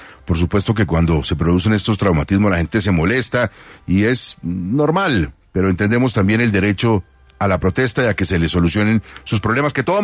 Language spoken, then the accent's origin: Spanish; Colombia; usted y yo somos colombianos